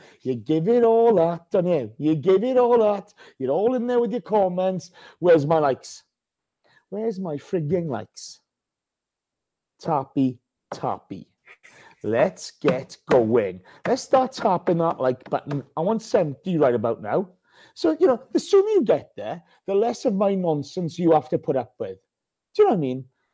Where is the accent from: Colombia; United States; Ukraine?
Ukraine; from Ukraine.